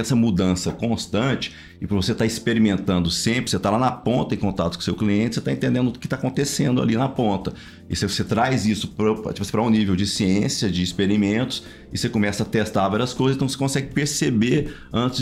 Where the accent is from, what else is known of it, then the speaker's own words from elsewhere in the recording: Anápolis, Goiás, Brazil; Cara, eu sou de Goiás. Sou